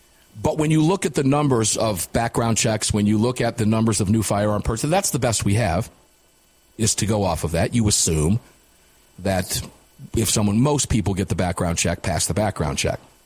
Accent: Michigan, United States; Yeah, in Michigan, I spent a number of years growing up in Michigan from the time I was 9 to 15. And we were plinking like crazy all the time. I fired my first gun in Michigan.

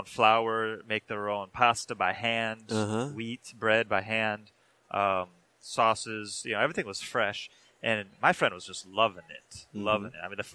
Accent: Wisconsin, United States; I'm like, hey, we're from Wisconsin. You know, we're surrounded with farms.

